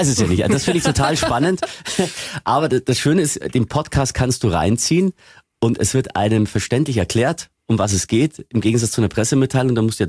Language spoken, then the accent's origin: German; Bavaria, Germany; Wir beide sind ja eigentlich Zugereiste. Also ich komme ja aus Niederbayern